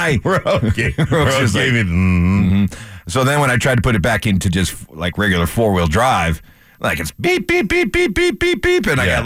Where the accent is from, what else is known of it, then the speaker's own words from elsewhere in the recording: New Hampshire, United States; Oh, I grew up in New Hampshire and went to Syracuse.